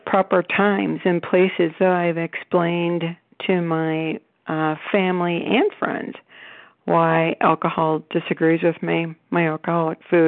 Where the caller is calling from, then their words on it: Cleveland, Ohio, United States; and I'm calling from Cleveland, Ohio.